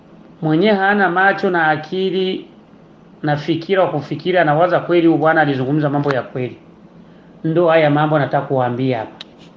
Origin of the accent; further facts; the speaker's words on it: Uvira, South Kivu, DR Congo; Mimi ni mtoto wa Este na nimekomalia Uvira tangu utoto wangu.